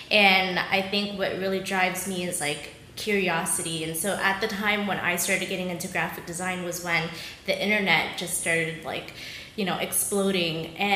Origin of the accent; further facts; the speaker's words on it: Florida, United States; No, but I grew up in Florida and back there at that time period too, like food, like really good food didn't really exist.